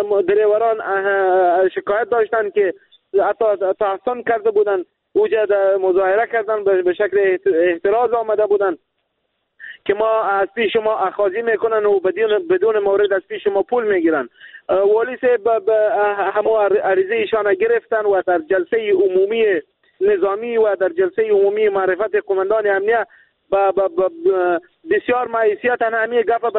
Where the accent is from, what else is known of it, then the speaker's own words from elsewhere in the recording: Farah, Afghanistan; زراعت فرای ما که بر ما به دیگه کشور ولایت ما از قلجات گندم و جواری و حتی میوه‌جات ما به دیگه ولایت های دیگه صادر میکردیم.